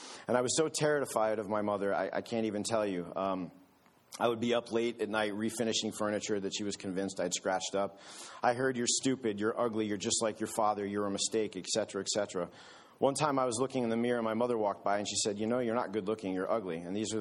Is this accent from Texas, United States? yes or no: no; Michigan, United States; born there; I was born in Michigan, and my parents were divorced before I can remember.